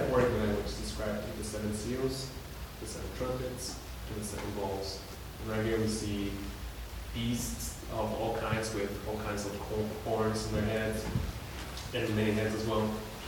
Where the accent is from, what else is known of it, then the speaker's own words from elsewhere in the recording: California, United States; growing up in California, I was Dodgers and Clippers and Kings.